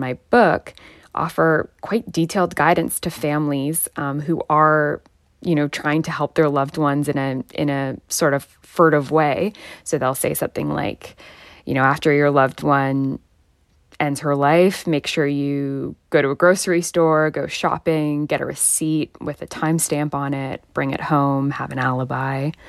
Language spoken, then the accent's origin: English; Toronto, Ontario, Canada; you're reaching me in my hometown of Toronto, Canada today.